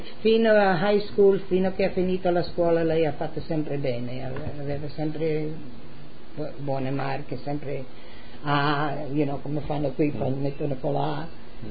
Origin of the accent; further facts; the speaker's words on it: Friuli-Venezia Giulia, Italy; siamo friulani.